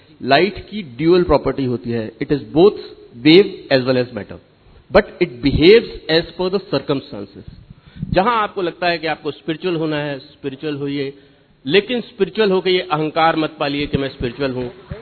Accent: India; हम उस देश से हैं जहां आध्यात्मिकता बहुत हाई है।

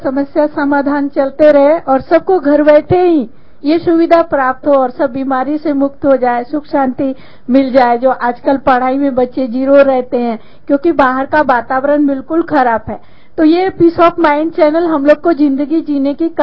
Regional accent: West Bengal, India; Hindi is a second language; now in Pune, India; मैं पूना से हूँ। ऐसे मैं बंगाली हूँ लेकिन मैं पूना सेटलमेंट हूँ।

